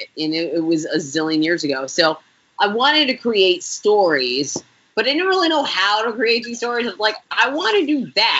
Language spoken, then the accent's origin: English; Orlando, Florida, United States; also born or lived in Bronx, New York; that's where I grew up, Orlando, Florida. I was born in the Bronx, by the way.